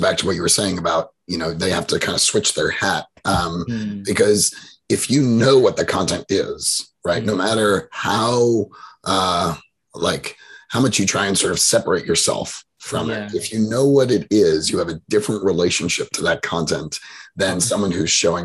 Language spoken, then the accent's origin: English; Manhattan, New York, United States; And I grew up in Manhattan, and I think I learned this lesson on the streets of New York